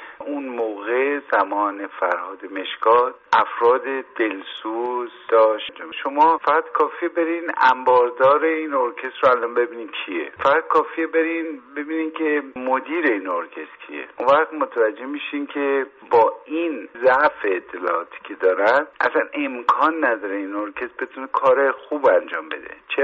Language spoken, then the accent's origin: Persian; Iran; اینو برای این نمیگم که حالا چون من ایرانی هستم